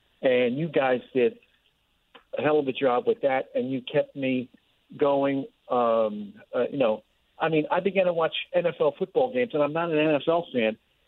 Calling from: Brooklyn, New York, United States; also born or lived in Florida; I usually say … from Florida, but now … from Brooklyn again.

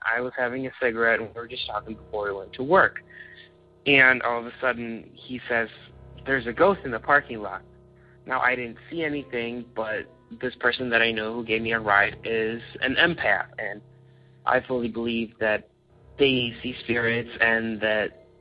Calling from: Illinois, United States; I am calling from Illinois.

